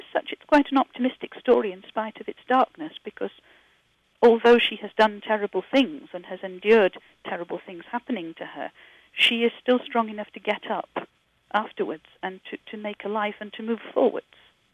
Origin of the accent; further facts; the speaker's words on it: Yorkshire and the Humber, United Kingdom; I grew up in Yorkshire, in England.